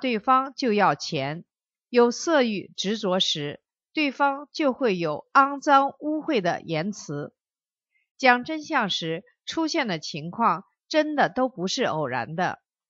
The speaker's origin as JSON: {"language": "Chinese", "country": "China", "said": "我也是中国人"}